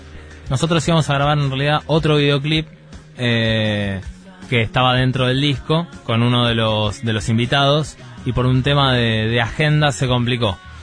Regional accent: Buenos Aires, Argentina; Yo soy acá de Mataderos.

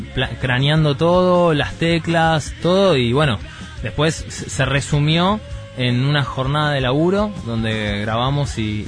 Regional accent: Buenos Aires, Argentina; Yo soy acá de Mataderos.

